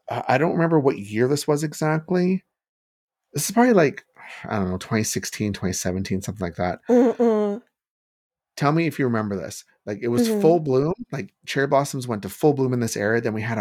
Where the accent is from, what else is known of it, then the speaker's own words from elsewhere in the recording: Canada; for me as a Canadian